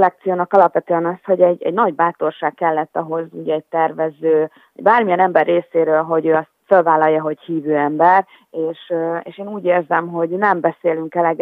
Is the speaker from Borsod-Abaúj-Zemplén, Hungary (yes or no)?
no; Tótkomlós, Békés, Hungary; a szülővárosomban kaphattam Tóth Komlóson egy ilyen díjat